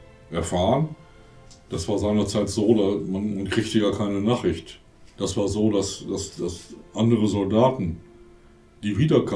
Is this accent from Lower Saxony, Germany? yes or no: yes; Rothenfelde, Lower Saxony, Germany; Und da kam auch einer bei uns in Rothenfelde.